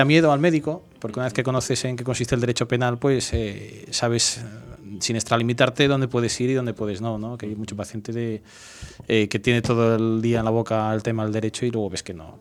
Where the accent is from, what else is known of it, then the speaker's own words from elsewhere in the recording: Madrid, Community of Madrid, Spain; born there; y una ciudad donde no quería, aunque yo nací en Madrid.